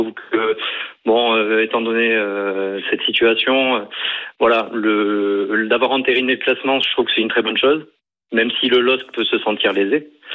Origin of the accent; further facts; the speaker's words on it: Southwest France, France; now in Lille, France; Sauf que je vis à Lille pour des raisons professionnelles. Je suis pas un vrai Lillois. Mon accent me trahit un peu. Moi, je suis du Sud-Ouest.